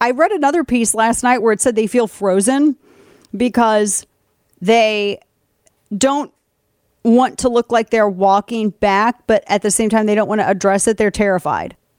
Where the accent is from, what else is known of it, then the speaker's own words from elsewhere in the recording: Missouri, United States; We're from Missouri. That stuff is in our constitution.